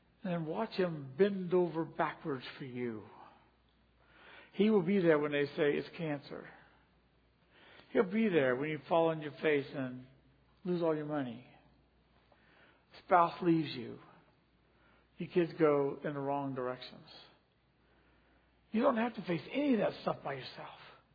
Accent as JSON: {"language": "English", "town": "Danville", "region": "Virginia", "country": "United States", "tie": "born or raised there", "said": "grew up in the church. I heard all the stories. I knew all the stories. I memorized a lot of verses growing up in Blair Baptist Church in Danville, Virginia."}